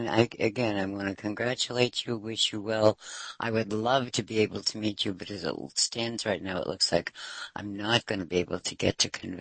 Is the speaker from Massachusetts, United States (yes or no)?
yes; Boston, Massachusetts, United States; I'm from Boston, and you don't sound like you're close to us.